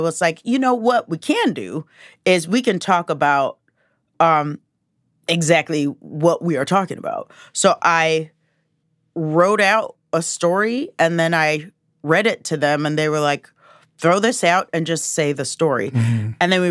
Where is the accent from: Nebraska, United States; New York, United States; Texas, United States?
Nebraska, United States; Omaha; And of course, I grew up in Omaha, Nebraska, so it's probably double regular for me.